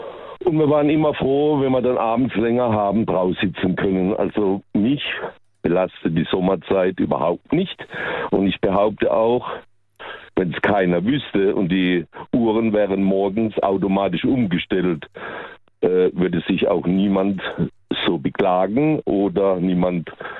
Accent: Bruchsal, Baden-Württemberg, Germany; born there; now in Zollernalbkreis, Germany; Also geboren in Bruchsal, wohne seit 35 Jahren im Zollernalbkreis und bin gerade aktuell am Wochenende in Speyer.

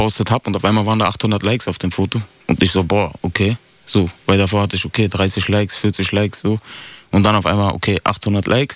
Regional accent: Berlin, Germany; Ich bin in Berlin-Neukölln aufgewachsen, hinten Sonnencenter, Sonnenallee. Mhm. Ist leider auch in den Medien bekannt, durch negative Schlagzeilen. Aber ja, ich habe meine Jugend auf jeden Fall auf der Sonnenallee verbracht.

